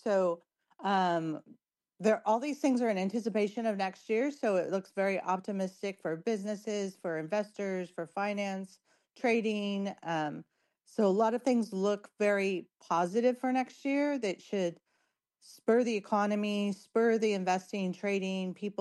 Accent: California, United States; But I'm from SoCal, so I'm used to these winds.

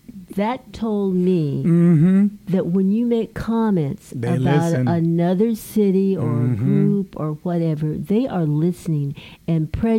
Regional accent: San Diego, California, United States; because I grew up in San Diego, we'd been to Tijuana.

